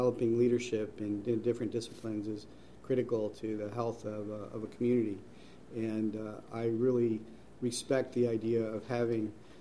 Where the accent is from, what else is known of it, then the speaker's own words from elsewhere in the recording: Missouri, United States; As I noted the other day, I'm also from Missouri, and in growing up, Westminster's reputation was stellar